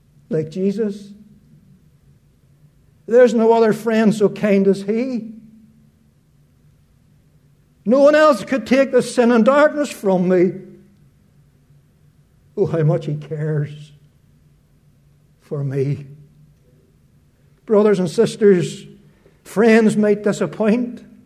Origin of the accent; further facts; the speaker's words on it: Ireland; moved away; You know, when I came from Ireland here for the first time, I didn't know if they believed in this truth of the rapture